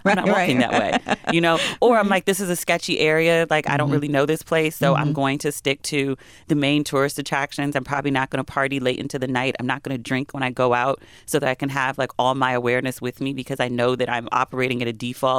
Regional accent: United States; When you go overseas as an American, you're received as an American.

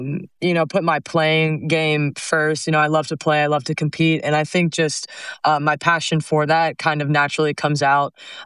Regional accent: Atlanta, Georgia, United States; I would love to play for my hometown, my home city of Atlanta.

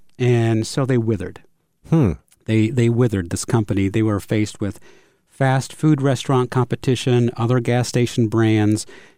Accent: Florida, United States; I grew up in Florida, so we had a few there.

